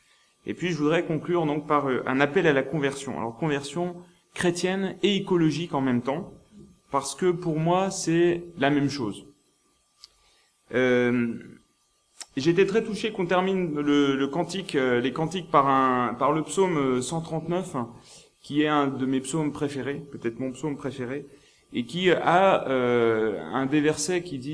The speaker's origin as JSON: {"language": "French", "region": "Bourgogne-Franche-Comté", "country": "France", "said": "je suis originaire du nord de la Franche-Comté, côté de Montbéliard, là où les usines Peugeot étaient implantées, enfin sont toujours implantées."}